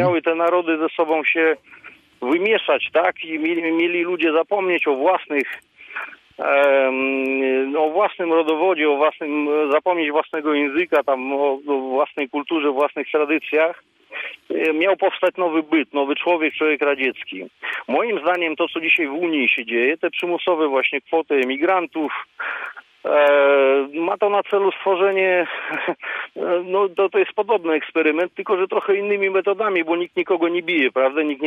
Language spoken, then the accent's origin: Polish; Kazakhstan; moved away as an adult; now in Poland; przedsiębiorca z Lubuskiego. Jestem Polakiem z Kazachstanu. Obywatelstwo polskie mam od bodajże 2002 roku. W 97 przyjechałem na studia do Polski.